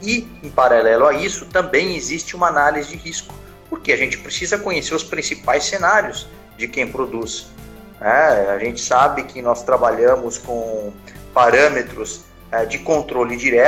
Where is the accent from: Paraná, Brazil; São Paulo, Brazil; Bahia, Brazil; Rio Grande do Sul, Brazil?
São Paulo, Brazil; now in Ilha Solteira, Brazil; eu saí de São Paulo, vim para a Ilha Solteira, quem diria, né? E acabei me estabelecendo por aqui, né? Inclusive, tenho família e tudo mais, tudo aqui em Ilha Solteira.